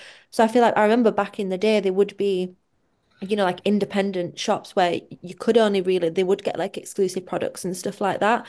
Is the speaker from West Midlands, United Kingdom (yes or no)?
no; Huddersfield, Yorkshire and the Humber, United Kingdom; obviously I'm from Huddersfield